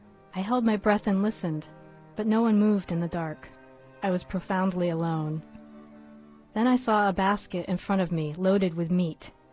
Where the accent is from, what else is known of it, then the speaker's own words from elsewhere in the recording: Vermont, United States; I grew up in Vermont, and so I knew, exactly what the forest feels like when it's getting dark and filling with snow. I am of German heritage.